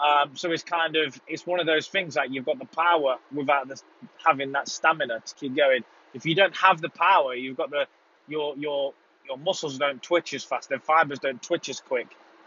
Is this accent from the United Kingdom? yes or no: yes; United Kingdom; So we should look at that as, you know, and be proud of that as British people.